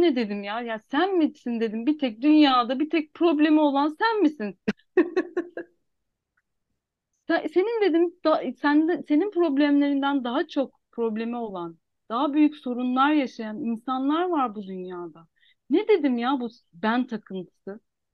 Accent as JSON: {"language": "Turkish", "region": "Hatay", "country": "Turkey", "said": "Hataylıyız. Ben hemen yola çıktım, gittim."}